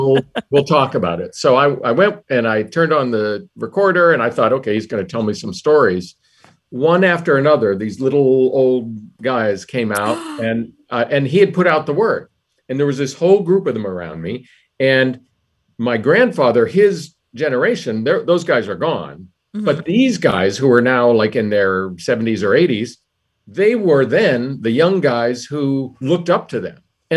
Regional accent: Johnstown, Pennsylvania, United States; I'm from Johnstown, Pennsylvania, but it was the same in Schenectady, New York, and in Fresno, California, like all over the country.

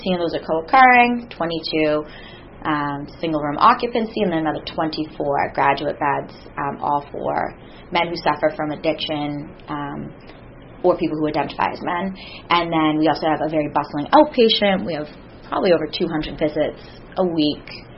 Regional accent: Massachusetts, United States; And now I'm seeing it in, you know, my home state of Massachusetts, up and down the coast of Massachusetts.

